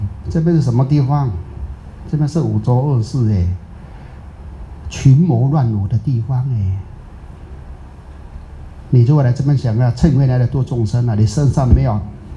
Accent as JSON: {"language": "Chinese", "country": "Singapore", "said": "我们新加坡人连自己的道场都还没有，还要租的呀"}